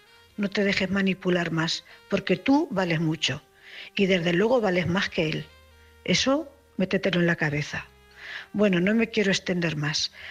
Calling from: Cuenca, Castilla-La Mancha, Spain; corresponsal de Cuenca.

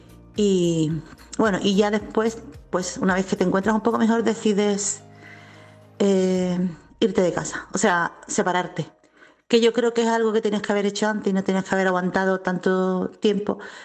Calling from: Chiclana de la Frontera, Andalusia, Spain; corresponsal de Chiclana.

